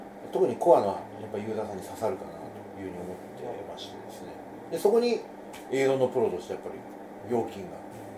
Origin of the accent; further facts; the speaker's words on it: Kansai, Japan; 僕なんかほら、出身が関西じゃないですか